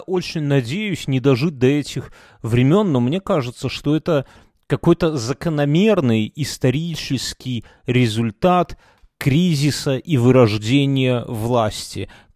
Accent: Belarus; мы, белорусы, мы очень своей вот земелькой вот родной, мы прямо вот малая родина, для нас это много значит.

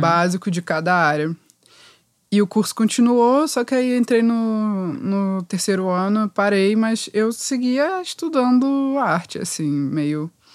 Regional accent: Rio de Janeiro, Brazil; com 12 anos eu cresci em Botafogo, aqui no Rio.

